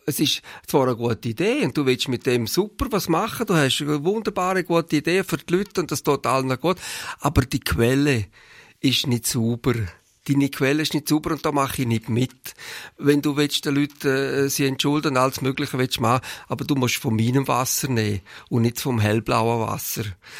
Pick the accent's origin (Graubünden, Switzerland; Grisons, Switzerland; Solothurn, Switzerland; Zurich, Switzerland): Graubünden, Switzerland; Vielleicht bin ich ein Bündner, ein bisschen langsam